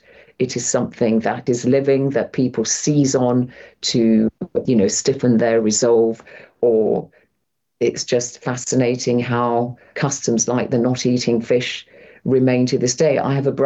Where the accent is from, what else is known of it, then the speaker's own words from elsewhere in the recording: England, United Kingdom; also born or lived in Sudan; I was born in the Sudan, although I've lived in England since I was 2 years of age.